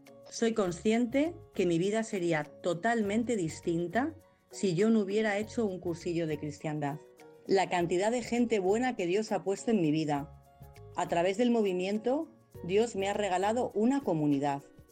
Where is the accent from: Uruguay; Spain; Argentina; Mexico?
Spain; Talavera de la Reina, Castilla-La Mancha; soy de Talavera de la Reina, pertenezco a la diócesis de Toledo, tengo 53 años, estoy casada con Carlos y soy comerciante por tradición familiar. Pertenezco al movimiento de cursillos de cristiandad desde hace 30 años.